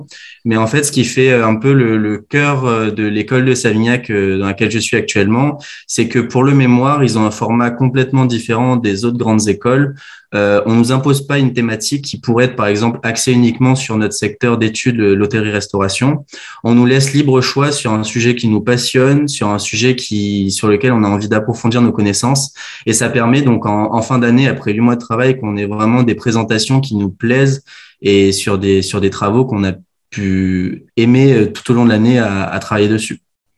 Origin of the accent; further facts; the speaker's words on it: Kourou, French Guiana, France; Parce que je suis guyanais, étant né à Kourou, c'était important pour moi, même à 7 000 km du département, de continuer à mettre en avant la Guyane.